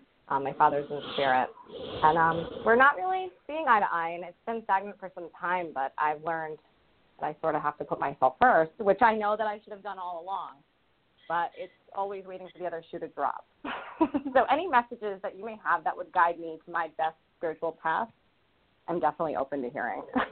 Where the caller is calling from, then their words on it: Rhode Island, United States; I'm calling in from Rhode Island.